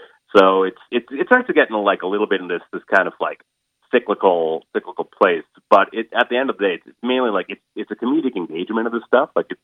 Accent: Dartmouth, Nova Scotia, Canada; I grew up in Dartmouth, Nova Scotia, and so there's always been this kind of like, am I Caribbean enough? Am I Hindu enough?

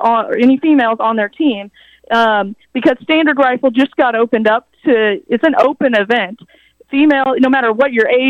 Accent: Emporia, Kansas, United States; Emporia, Kansas, my hometown

